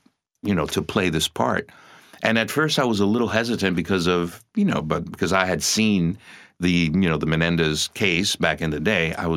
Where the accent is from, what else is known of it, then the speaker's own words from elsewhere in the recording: Miami, Florida, United States; now in New York City, United States; I was born in New York City. I was here till I was like 8 years old, and I moved to Miami and kind of raised in Miami, Florida. I'm Cuban descent.